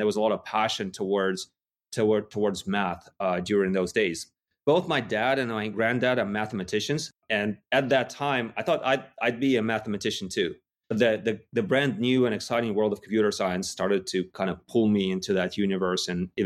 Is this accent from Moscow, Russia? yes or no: no; Yekaterinburg, Sverdlovsk Oblast, Russia; I was not in Berlin, obviously. I was in Russia and in a relatively small city called